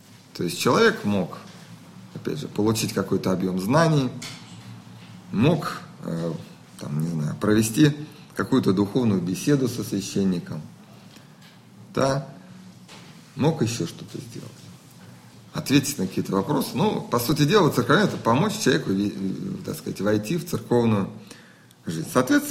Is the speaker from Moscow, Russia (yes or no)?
yes; Moscow, Russia; Я родился в Москве, москвич, вот. Здесь ходил в школу, потом в институт. Институт назывался Институт стали и сплавов.